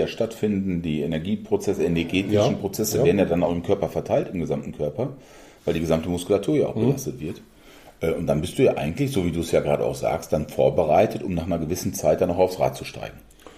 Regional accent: Datteln, North Rhine-Westphalia, Germany; weil ich komme jetzt aus Datteln vom Kanal, da rudert auch der Deutschlandachter

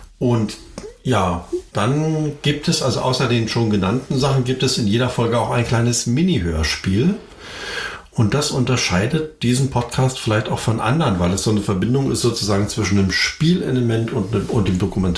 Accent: East Germany, Germany; Ich habe immer Kater gesagt, aber ich bin Ostdeutscher.

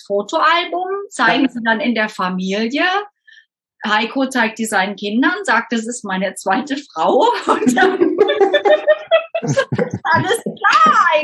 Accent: Rhineland, Germany; Ich bin Rheinländerin, ich feiere irgendwie das Leben

